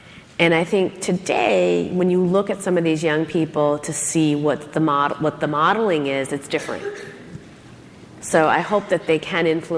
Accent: Schaumburg, Illinois, United States; I remember I was this Midwest girl that went to Schaumburg. Everybody in my hometown went to a community school or state college

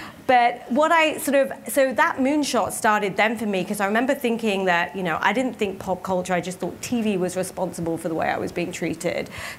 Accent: England, United Kingdom; now in United States; I was this woman from England. I didn't have an Ivy League background. I wasn't, you know, hadn't founded a company before. I moved here. I had this funny accent that half the people didn't understand.

